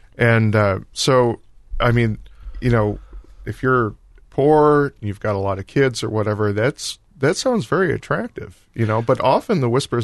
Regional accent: Detroit, Michigan, United States; now in Columbus, United States; I'm from Detroit, where I think our population was about 40, Catholic population in the metropolitan Detroit was about 40%.

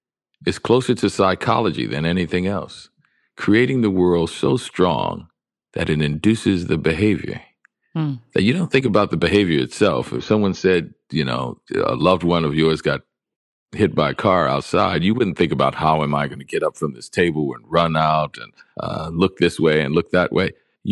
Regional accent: New Orleans, Louisiana, United States; Because I was being from New Orleans.

